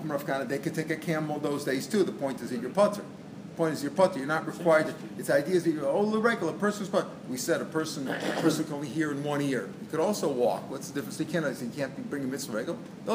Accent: Israel; I said, yeah, I'm from Israel too, but where are you from?

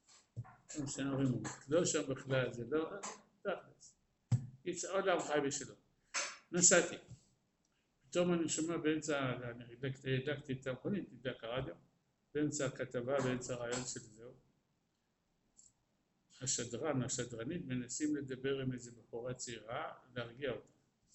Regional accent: Netanya, Central District, Israel; אני גדלתי בנתניה.

